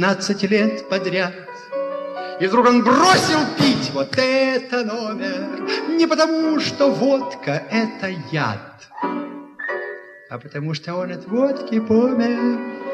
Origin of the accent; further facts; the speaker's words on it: Saint Petersburg, Russia; «Вместе» называлась от того, что там были мы, ленинградцы, и москвичи.